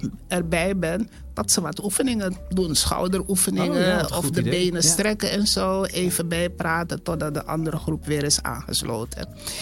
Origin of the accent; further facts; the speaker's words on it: Suriname; Ik ben in Suriname opgegroeid. Dus heel veel van die plantjes die ken ik niet.